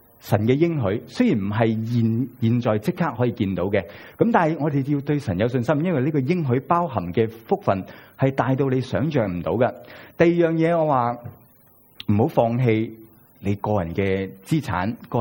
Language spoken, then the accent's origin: Cantonese; China; 用我哋中国人容易啲明白嘅说话